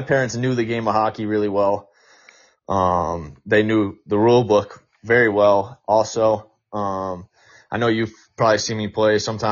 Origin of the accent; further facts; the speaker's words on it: Colorado Springs, Colorado, United States; I grew up playing hockey in Colorado Springs, Colorado.